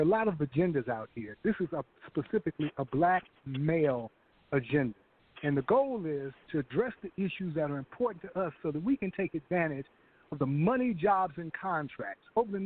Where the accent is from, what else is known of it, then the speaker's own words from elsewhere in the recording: Chicago, Illinois, United States; I was born and raised in Chicago, graduated Horace Mann Elementary, Chicago Vocational High School.